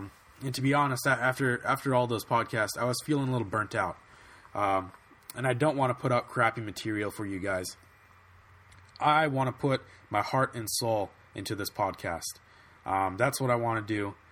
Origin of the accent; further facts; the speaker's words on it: Hawthorne, California, United States; Yeah, I'm from California. I like to think of myself as from Santa Barbara, California. But I was born and grew up in a town just outside of Los Angeles called Hawthorne.